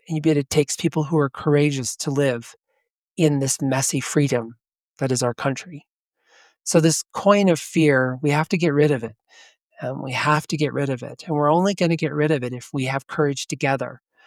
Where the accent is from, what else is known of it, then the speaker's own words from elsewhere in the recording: United States; I am a Christian. I'm an American. I'm a Republican. And I'm an American before I'm a Republican.